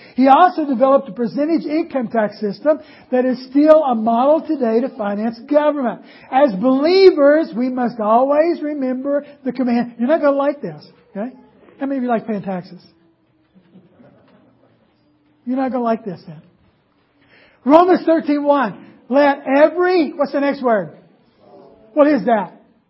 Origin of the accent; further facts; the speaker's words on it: West Virginia, United States; Place, like, I grew up in West Virginia.